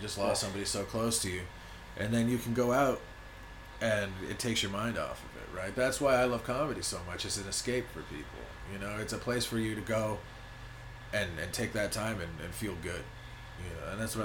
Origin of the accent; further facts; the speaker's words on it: Mississauga, Ontario, Canada; now in Montreal, Canada; I grew up in Mississauga to British folk, and it was great, man. I moved to Montreal in 2008, and I love it here. This is my new hometown.